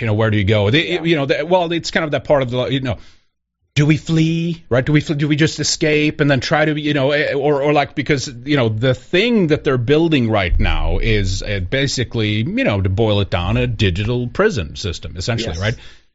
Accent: Sweden; English is a second language; where I grew up in Sweden, even a socialist country

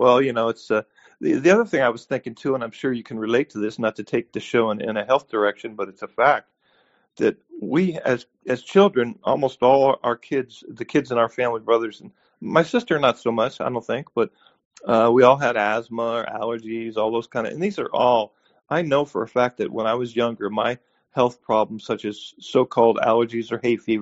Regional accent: Cincinnati, Ohio, United States; born there; I was born in Jewish hospital in Cincinnati, Ohio.

